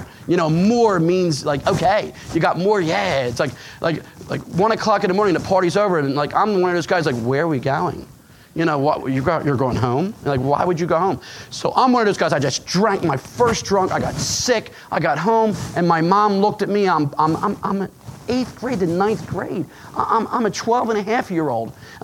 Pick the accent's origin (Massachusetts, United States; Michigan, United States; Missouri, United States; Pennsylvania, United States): Pennsylvania, United States; Philadelphia; You know, I come from Philadelphia. Okay, I come from I told you where I come from. I come from a Catholic family.